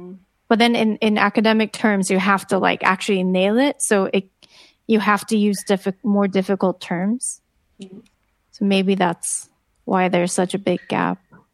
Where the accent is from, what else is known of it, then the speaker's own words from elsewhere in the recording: Japan; first language Japanese; English is a second language; I always felt like, I mean, my native language is Japanese, but sometimes it's easier to understand in English when it comes to this kind of technical terms